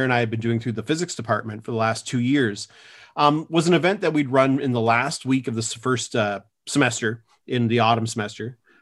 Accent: Windsor, Ontario, Canada; And when I grew up, I was growing up in Windsor. So we would get to go over to Detroit and see the Cranbrook Institute of Science.

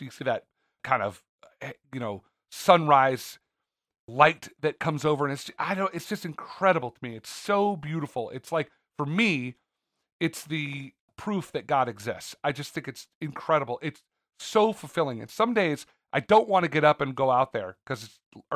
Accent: California, United States; I don't know what I had growing up in California.

